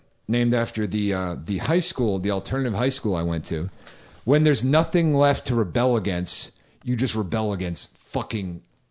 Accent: Northeast, United States; I'm from the Northeast. We don't have a big fucking barbecue culture there, you know? It's not the South.

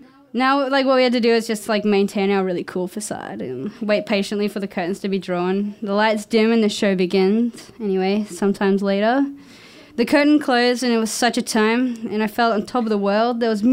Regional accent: Queensland, Australia; but I'm from Queensland, whatever.

